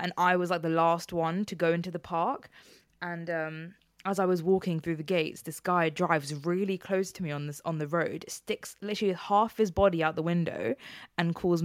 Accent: London, United Kingdom; yeah, I'm from London.

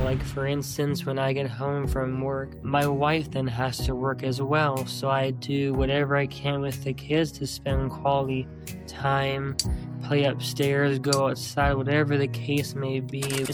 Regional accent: Canada; also born or lived in Ohio; now in North Carolina, United States; we lived in Canada for about 9 years. So I was raised in Canada for the majority of my childhood. And then we moved to Ohio for 5 years. And then now we're in North Carolina for about 18 plus years

